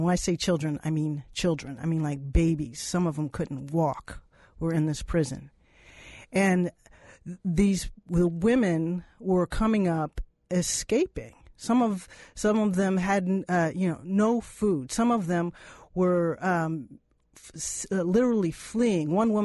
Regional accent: Texas, United States; I'm from Texas, and I go home a few times a year.

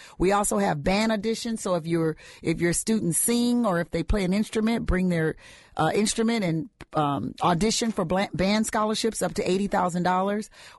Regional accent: Compton, California, United States; I'm from Compton, California. So I was in going to Long Beach State.

